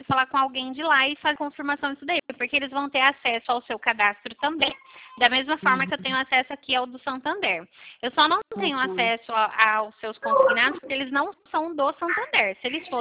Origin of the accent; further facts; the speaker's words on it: São Paulo, Brazil; eu sou daqui de São Paulo